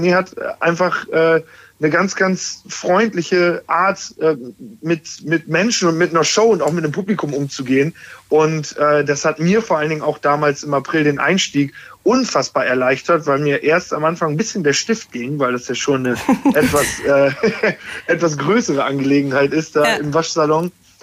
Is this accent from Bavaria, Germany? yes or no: no; Osnabrück, Lower Saxony, Germany; Ich komme aus Osnabrück, aber ja, komm immer wieder, wirklich immer wieder sehr, sehr gerne nach Köln